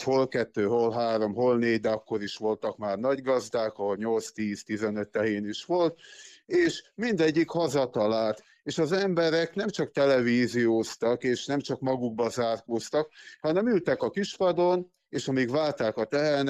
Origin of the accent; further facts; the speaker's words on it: Gyöngyös, Heves, Hungary; Én gyöngyösi származású vagyok, mátrai. Ennek ellenére választott szülőhazám Szabolcs-Szatmár Bereg megye